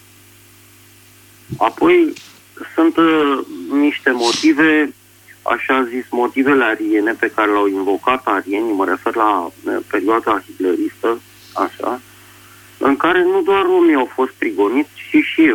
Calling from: Bucharest, Romania; din București

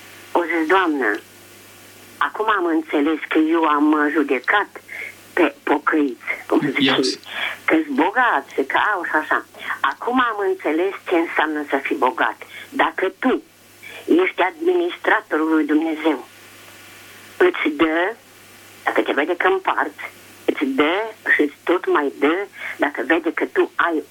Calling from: Bistrița, Bistrița-Năsăud, Romania; Sunt de la Bistrița.

